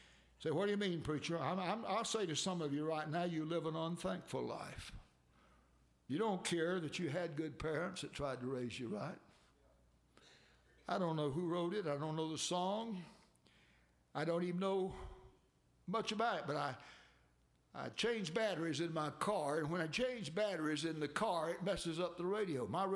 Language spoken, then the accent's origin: English; Haines City, Florida, United States; also born or lived in Georgia; I came to Haines City from Georgia Country School, and the building's tore down now, but right over here in the middle of the end of the third grade, and graduated here in Haines City School.